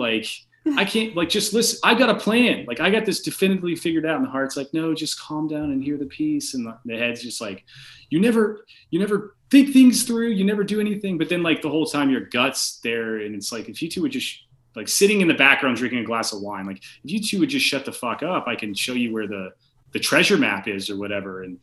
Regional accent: Tennessee, United States; Growing up in Tennessee, it's a very Southern sort of just redneck like party atmosphere, you know?

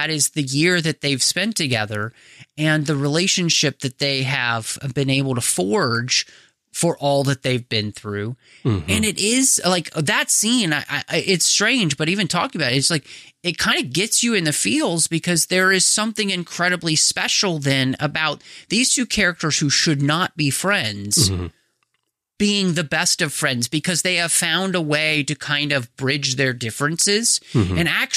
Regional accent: Texas, United States; people hear that I'm from Texas and you know, I live in the Northwest now

